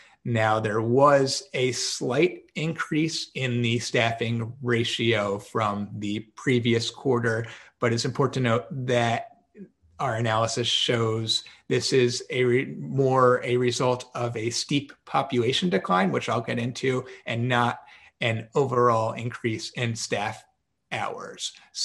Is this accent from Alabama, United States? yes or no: no; Pennsylvania, United States; We'll go with my home state of Pennsylvania.